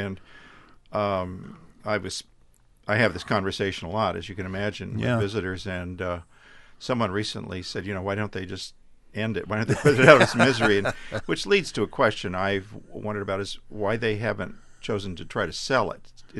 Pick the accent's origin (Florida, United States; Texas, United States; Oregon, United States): Oregon, United States; Pendleton; And prior to that, a short collegiate career in New England. And then I grew up in Pendleton.